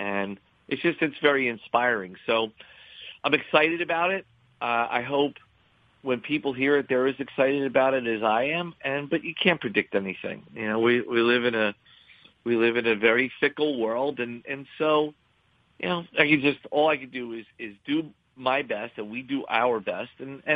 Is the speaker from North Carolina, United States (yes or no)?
no; Sayreville, New Jersey, United States; I mean, literally, I was born in Sayreville. Born and raised in Sayreville. That's home for me.